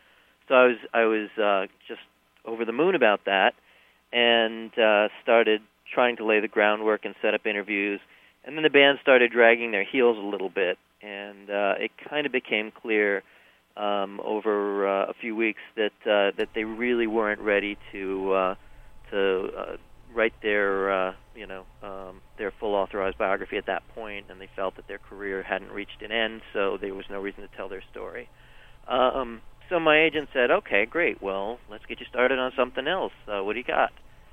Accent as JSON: {"language": "English", "region": "New York", "country": "United States", "said": "she's from the West Coast, and I'm from New York"}